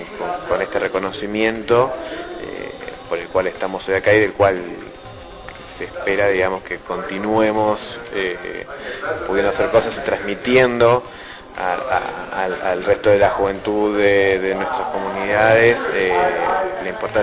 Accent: Buenos Aires, Argentina; tengo 28 años y soy de Buenos Aires, Argentina.

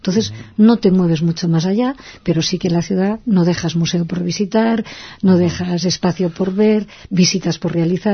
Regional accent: Spain; somos nosotros mismos, somos los españoles, esto está claro

